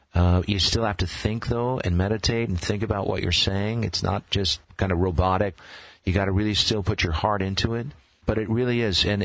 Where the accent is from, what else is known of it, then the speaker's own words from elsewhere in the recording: Milwaukee, Wisconsin, United States; I'm half Polish. I'm from Milwaukee, Wisconsin. I eat kielbasa.